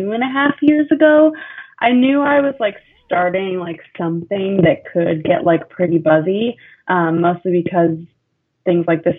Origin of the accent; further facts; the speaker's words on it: New York City, New York, United States; So I grew up in New York City, actually, you know, white, liberal, you know, relatively well-off family.